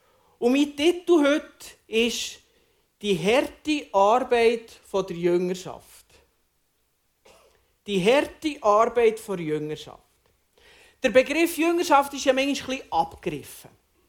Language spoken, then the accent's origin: German; Bern, Switzerland; accent: Bernese German; dass ich als waschechter Berner doch meine Wurzeln auch noch ein bisschen im Zürich-Oberland habe. Mindestens ein bisschen. Und meinen Dialekt kennt ihr ja von der Selina schon ein bisschen.